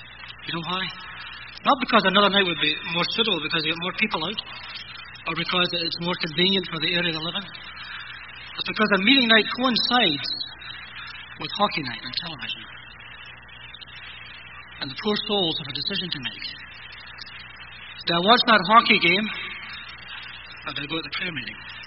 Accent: Scotland, United Kingdom; I grew up in poverty in Scotland. We had nothing.

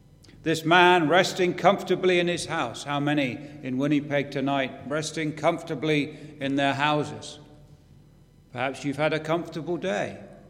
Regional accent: England, United Kingdom; I'm from England.

